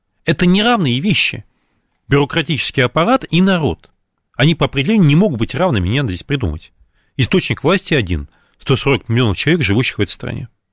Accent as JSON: {"language": "Russian", "town": "Astrakhan", "region": "Astrakhan Oblast", "country": "Russia", "said": "Я не москвич. Я не москвич, а астраханец, да."}